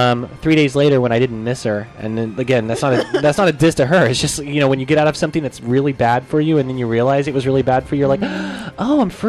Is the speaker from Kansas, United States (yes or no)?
no; Oklahoma, United States; Growing up in Oklahoma and having been raised around very stringent Christian beliefs that I have long since abandoned many, many years before